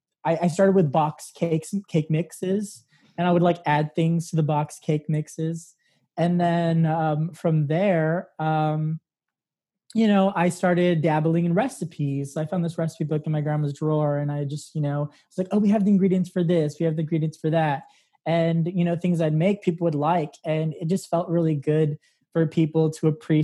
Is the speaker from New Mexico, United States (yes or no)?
yes; Santa Fe, New Mexico, United States; Santa Fe, New Mexico.